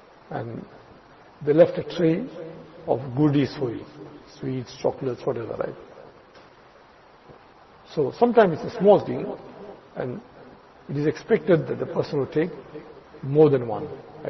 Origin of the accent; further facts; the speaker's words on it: India; moved away; I can remember when I came from India.